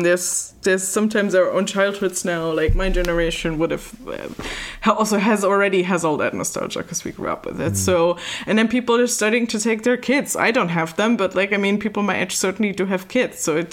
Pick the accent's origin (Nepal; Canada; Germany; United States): Germany; English is a second language; I'm from Germany. So Euro Disney, as it's still called, then opens in 92. So my parents take me at some point when I'm like 4 years old.